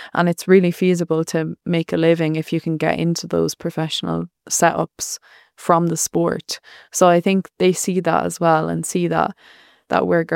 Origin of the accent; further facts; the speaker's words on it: Ireland; not to just think that, oh, we're Irish cyclists, we can only do this.